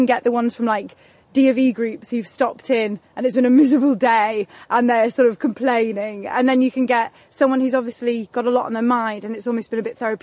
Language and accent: English; Wales, United Kingdom; I grew up right near Snowdonia National Park in North Wales, so the mountains were right there, the wild areas were right there